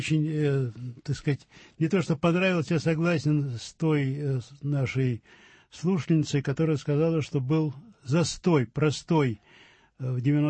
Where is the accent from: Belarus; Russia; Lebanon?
Russia; Saint Petersburg; как коренной ленинградец, как человек, который пережил блокаду нашего города